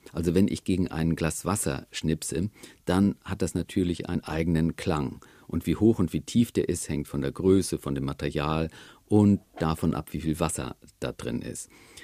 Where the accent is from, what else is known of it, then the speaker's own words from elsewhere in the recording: Northern Germany, Germany; Im Norden, wo ich herkomme, sprechen sehr viele Leute mit gehobenem Kehlkopf.